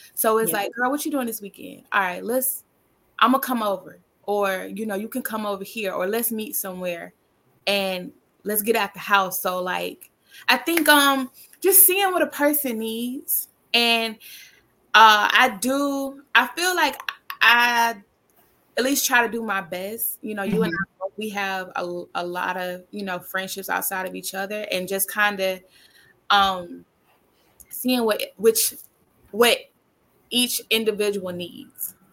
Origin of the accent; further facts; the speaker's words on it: Mobile, Alabama, United States; now in New York, United States; because even though I'm from Mobile, Alabama, I'm a very proud Southern girl, and I'm not about to come to New York and like change my accent